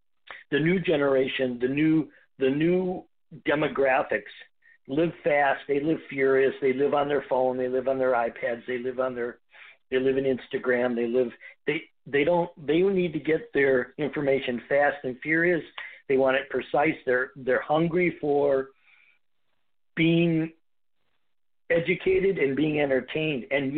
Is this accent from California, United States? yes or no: no; Detroit, Michigan, United States; living in Detroit. I mean, I grew up in Motown.